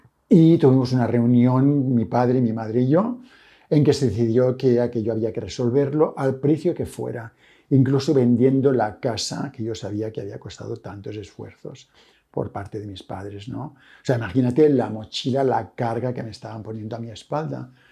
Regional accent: Catalonia, Spain; como catalán, decimos que los catalanes somos muy ahorradores

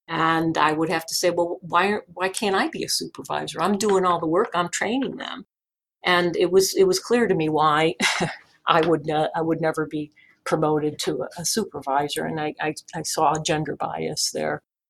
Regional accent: Connecticut, United States; moved away as an adult; Well, I actually left where I was living in Connecticut when I was 18. I turned 18. I was of age. I got in my car and took off and ended up in Miam

